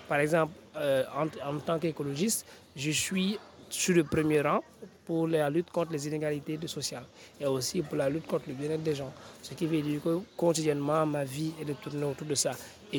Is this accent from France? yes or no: no; Senegal; je suis sénégalais de la jeune chambre universitaire Dakar Espoir.